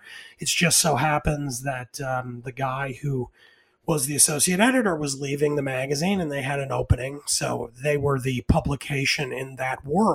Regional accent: New York, United States; I was born and raised in Stuyvesant Town, New York, which, for listeners who aren't aware, is post-war housing built after World War II in Lower Manhattan

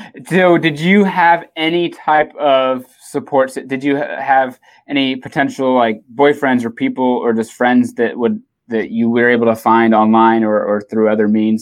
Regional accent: San Diego, California, United States; Where in SoCal? Because I was raised in San Diego.

